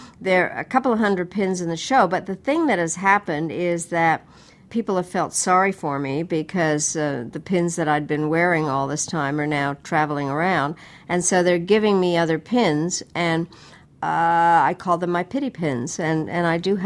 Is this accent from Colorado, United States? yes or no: yes; Colorado, United States; I love Colorado, and I always like coming back to my home state.